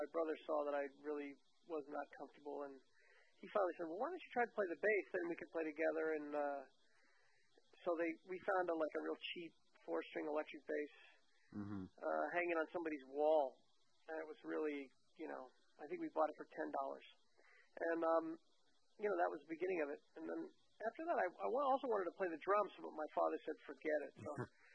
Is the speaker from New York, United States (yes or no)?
yes; Brooklyn, New York, United States; So when I was a kid growing up in Brooklyn, in New York, I wanted to do everything that he did.